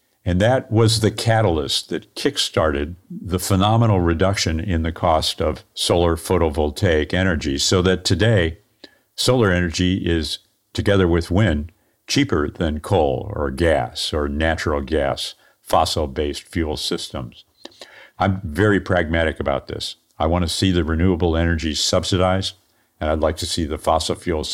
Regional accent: St. Louis, Missouri, United States; I'm not a world leader, and I'm an engineer from St. Louis, Missouri.

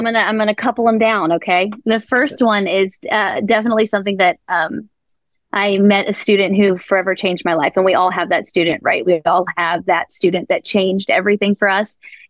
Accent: Appalachia, United States; growing up in Appalachia, I never could have imagined being present in the Rose Garden. You know, as an Appalachian teacher

